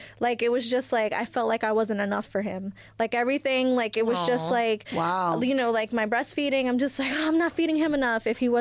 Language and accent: English; New Jersey, United States; Like, I'm from New Jersey. So in New Jersey, we have, it's a program called